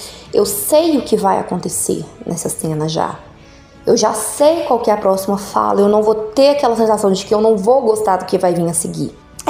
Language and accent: Portuguese; Belo Horizonte, Minas Gerais, Brazil; eu sou mineira de BH, sou estudante de psicologia na UNA, em Morese